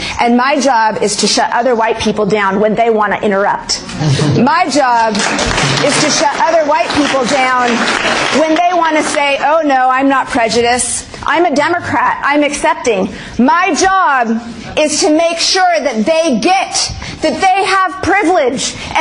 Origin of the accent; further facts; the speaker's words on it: Idaho, United States; I am from Idaho. We are so white.